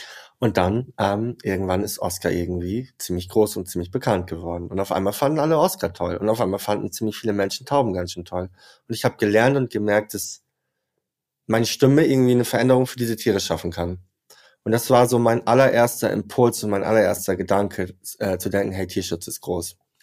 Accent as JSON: {"language": "German", "town": "Leer", "region": "Lower Saxony", "country": "Germany", "tie": "born or raised there", "said": "Ich bin in Leer aus Friesland groß geworden. Dort halt, man hat nie so wirklich über Emotionen gesprochen"}